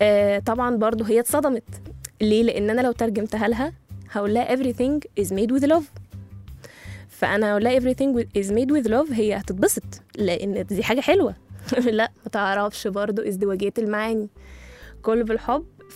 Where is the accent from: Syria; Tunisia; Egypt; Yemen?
Egypt; ولان احنا كمصريين عندنا حب رهيب لنقل الثقافات